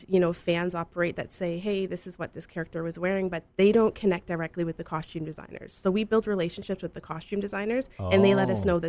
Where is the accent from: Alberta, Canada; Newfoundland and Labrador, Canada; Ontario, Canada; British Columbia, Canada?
Ontario, Canada; Waterloo; Because it's funny because I grew up here in Waterloo. I didn't stay on residence when I went to University of Waterloo.